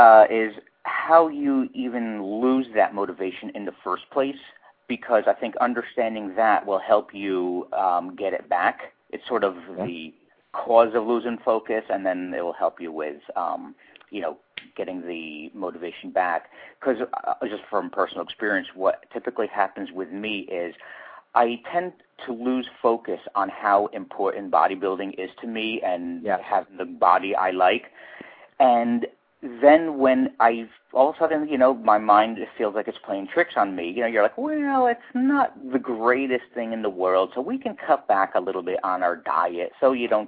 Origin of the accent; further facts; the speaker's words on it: East Brunswick, New Jersey, United States; Oh, I'm from East Brunswick, New Jersey.